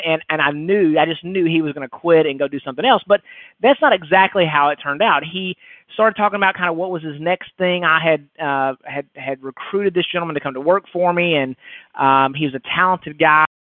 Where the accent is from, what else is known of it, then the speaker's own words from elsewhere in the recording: Texas, United States; I'm kind of from the Dallas area, just north of Dallas.